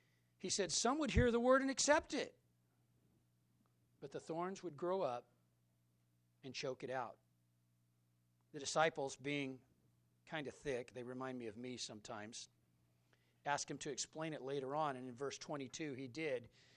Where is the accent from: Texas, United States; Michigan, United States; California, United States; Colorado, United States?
California, United States; Modesto; because I'm from South Modesto.